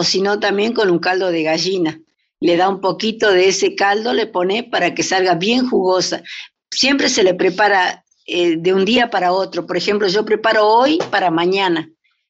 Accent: San Pedro, Jujuy, Argentina; yo no me crié en Jujuy, yo me crié en el ramal de San Pedro, San Pedreña, por ahí adentro, Santa Clara, Arroyo Colorado, ahí me crié yo.

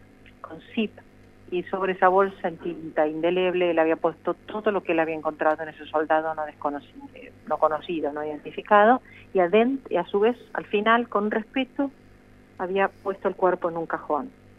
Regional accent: Argentina; soy una periodista argentina

